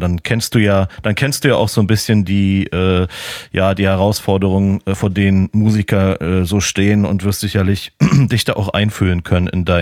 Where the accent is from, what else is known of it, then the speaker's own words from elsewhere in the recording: Berlin, Germany; Grüße in meine alte Heimat Berlin, die ich sehr vermisse.